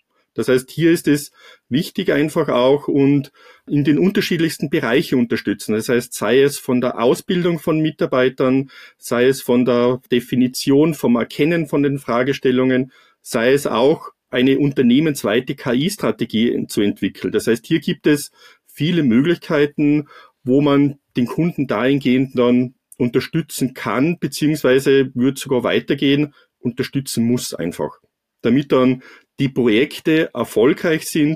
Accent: Tyrol, Austria; Ich komme aus Tirol oder sitze in Tirol

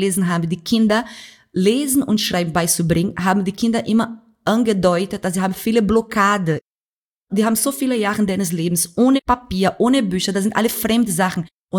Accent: Brazil; German is a second language; now in Germany; Weil für mich, so wie ich groß geworden bin in Brasilien, das Leben war so schwer

